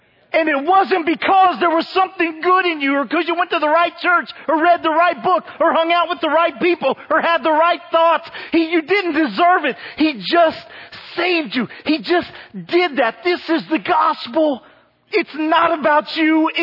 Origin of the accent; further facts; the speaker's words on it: United States; And this is America. And I'm an American.